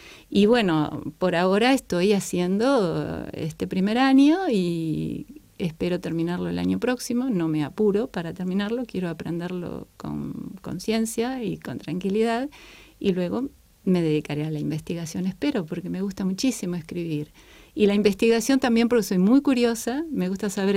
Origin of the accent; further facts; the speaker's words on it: Argentina; now in Palma de Mallorca, Spain; Vivo en Palma de Mallorca, bueno, pero en realidad soy extranjera y nacional también porque soy argentina y española. Ya estoy viviendo aquí desde hace 8 años